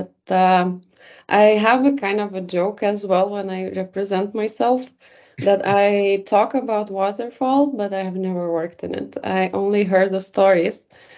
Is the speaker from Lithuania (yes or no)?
yes; Lithuania; Lithuanian, born and raised in Lithuania, having a Swedish husband